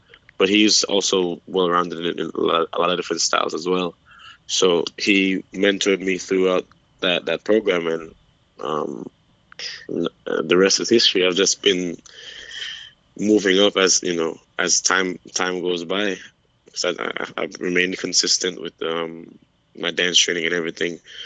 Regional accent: Caracol, Grenada; now in United States; I was born and raised in Caracol, Grenada.

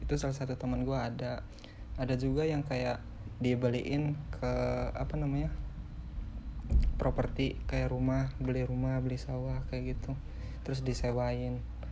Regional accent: Indramayu, West Java, Indonesia; now in Jakarta, Indonesia; Apalagi di kampung gue tuh sangat-sangat inilah. Ya walaupun gue suka sih di Indramayu

